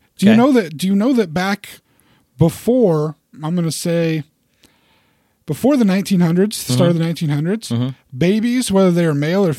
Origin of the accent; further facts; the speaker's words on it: California, United States; well, no, we're from California, man. Yeah. Californians call everything dude.